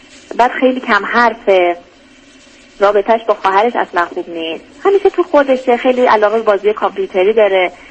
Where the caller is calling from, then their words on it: Iran; من از ایران هستم و خیلی وقت کم دارم